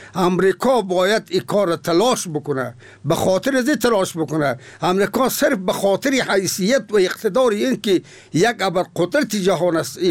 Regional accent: Afghanistan; به عنوان یک افغان

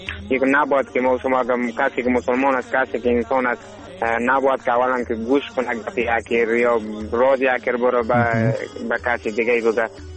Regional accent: Afghanistan; همه ما شما افغان هستیم.

